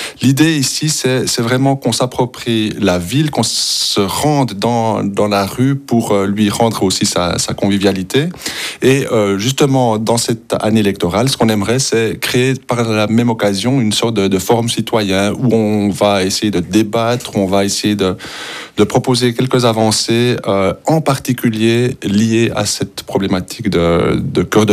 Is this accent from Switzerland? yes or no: yes; Delémont, Jura, Switzerland; puisque moi j'ai grandi à Delémont